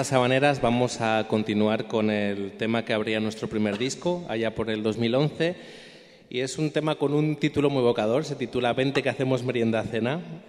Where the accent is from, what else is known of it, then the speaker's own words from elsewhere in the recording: Aranda de Duero, Castile and León, Spain; por algo yo soy de Aranda